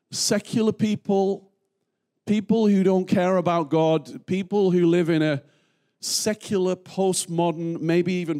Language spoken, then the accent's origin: English; North East England, United Kingdom; I'm from the Northeast, so my mam, as we would say in the Northeast, me mam, would always make my tea.